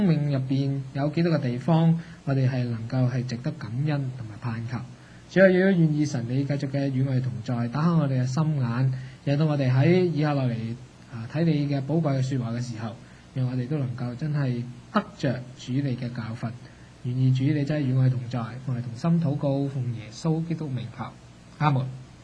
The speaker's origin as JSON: {"language": "Chinese", "country": "China", "said": "每當到新年的時候，我們中國人都有個習慣"}